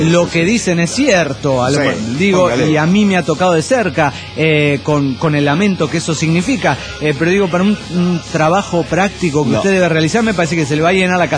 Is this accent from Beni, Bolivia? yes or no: no; Cochabamba, Bolivia; de Cochabamba, Bolivia.